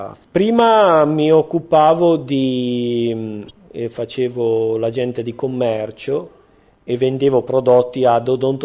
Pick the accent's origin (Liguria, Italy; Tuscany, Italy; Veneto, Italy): Liguria, Italy; Cairo Montenotte; born there; now in Melazzo, Italy; Io sono, diciamo, originario come nascita di Cairo Montenotte, in provincia di Savona, però risiedo in questo paese di Melazzo perché è il paese di provenienza dei miei genitori. Mio padre e mia madre erano proprio di questo paese.